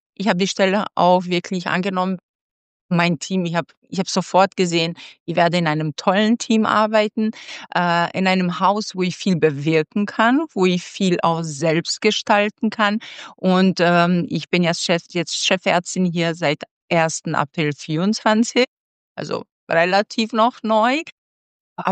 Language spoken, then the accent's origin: German; Kosovo; Ich komme ursprünglich aus Kosovo. Also das ist so ein Land, was eine sehr hohe Natalität, also sehr hohe Neugeborenenrate hat.